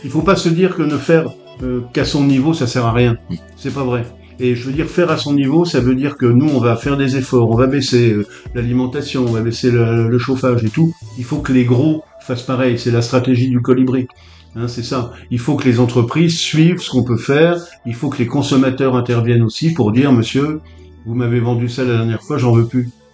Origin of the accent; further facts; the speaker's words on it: Nancy, Grand Est, France; born there; also born or lived in Strasbourg / Paris / Besançon; Ma famille est de Boulogne-sur-Mer. J'ai été conçu à Reims, je suis né à Nancy, j'ai fait mes études à Strasbourg, j'ai commencé à bosser à Épinal, ensuite je suis allé à Besançon, je suis allé à Paris